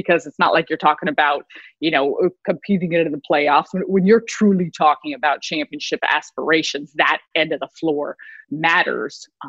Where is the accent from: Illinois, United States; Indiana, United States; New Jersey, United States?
Illinois, United States; Chicago; I have great pride for where I came from and the places that I played in my high school and growing up in Chicago and playing at DePaul.